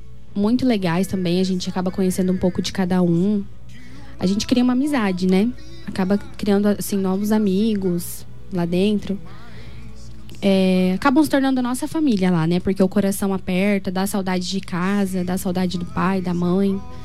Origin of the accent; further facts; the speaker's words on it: Dourados, Mato Grosso do Sul, Brazil; Sou daqui mesmo, de Dourados.